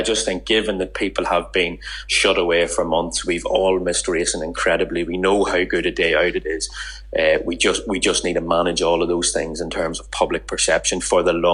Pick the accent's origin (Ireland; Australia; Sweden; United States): Ireland; And as an Irishman, I have some sympathy with that.